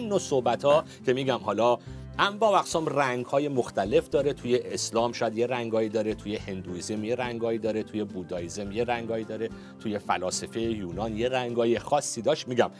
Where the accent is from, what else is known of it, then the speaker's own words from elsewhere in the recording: Iran; من خودم توی خانواده بزرگ شدم، خانواده دراویش در ایران